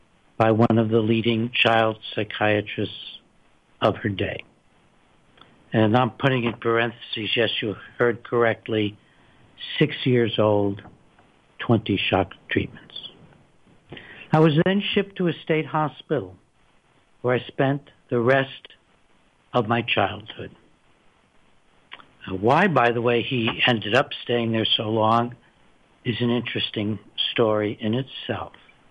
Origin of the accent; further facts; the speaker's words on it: Berkeley, California, United States; I'm most proud of the campaign I led in my hometown, Berkeley, that persuaded our voters to ban shock treatment here.